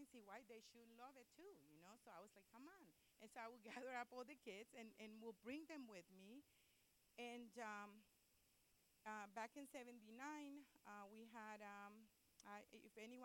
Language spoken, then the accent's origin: English; Managua, Nicaragua; I'm from Nicaragua, and when I was about 6 years old, we had the worst earthquake, it was back in '72 in Nicaragua. And it destroyed completely the country, especially Managua, where I was, where my home was.